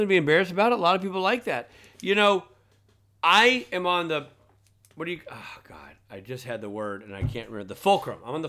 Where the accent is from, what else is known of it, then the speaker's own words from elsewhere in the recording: East Coast, United States; growing up in the Atlantic side of the United States, the Pacific is still real freaking cold to me, man.